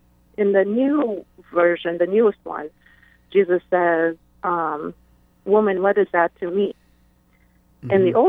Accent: Romania; born there; first language Romanian; English is a second language; I was born in Romania, so I speak Romanian

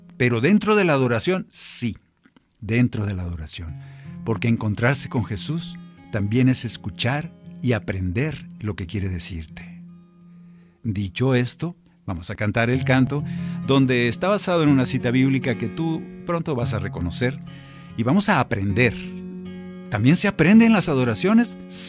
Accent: Navojoa, Sonora, Mexico; allá en mi pueblo, en Navojoa, Sonora.

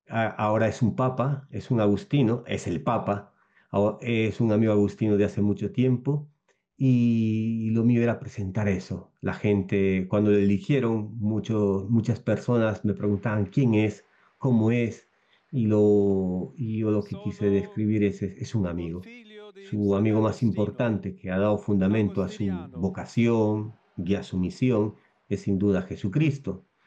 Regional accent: Iquitos, Loreto, Peru; Soy de Iquitos, Perú, y los agustinos de Iquitos me enviaron a Colombia para profundizar en este proceso de discernimiento vocacional.

